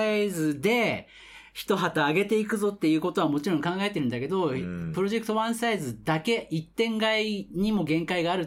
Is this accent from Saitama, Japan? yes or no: yes; Tokorozawa, Saitama, Japan; 私埼玉県所沢市出身の